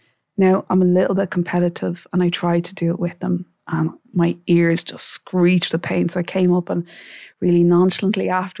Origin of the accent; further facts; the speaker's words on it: Leixlip, Kildare, Ireland; I'm from Leixlip in County Kildare. It's obviously not by the sea